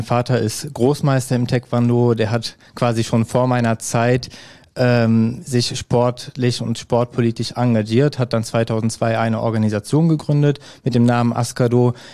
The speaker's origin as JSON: {"language": "German", "town": "Hückelhoven", "region": "North Rhine-Westphalia", "country": "Germany", "also_born_or_lived": "Erkelenz", "said": "ich bin 31 Jahre alt, in Erkelenz geboren und Hückelhofener. Ich wohne auch noch in Hückelhofen."}